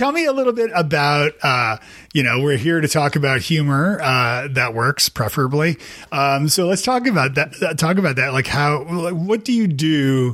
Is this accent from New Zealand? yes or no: no; Canada; I'm like, hey, I'm from Canada.